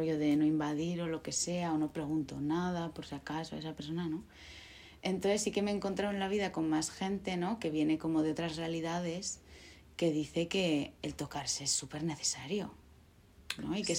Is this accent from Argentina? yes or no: no; Basque Country, Spain; Yo la verdad que es que soy vasca, lo tengo que decir.